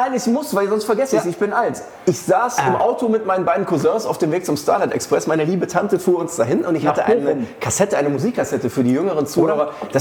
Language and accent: German; Düsseldorf, North Rhine-Westphalia, Germany; Also du warst in meiner Heimatstadt